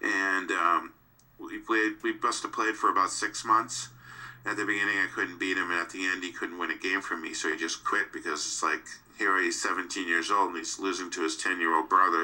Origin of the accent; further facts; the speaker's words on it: Brockton, Massachusetts, United States; born there; I was born in Brockton, Massachusetts, and it's a kind of a middle class town, a tough town.